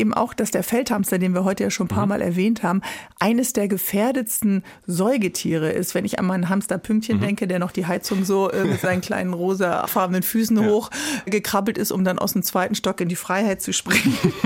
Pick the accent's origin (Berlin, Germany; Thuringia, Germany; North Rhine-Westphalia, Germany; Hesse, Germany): Hesse, Germany; ich sag das jetzt mal hier als Hessin